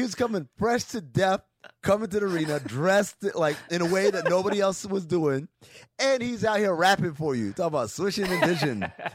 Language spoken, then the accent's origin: English; New York, United States; I grew up in New York. I'm a Knicks fan.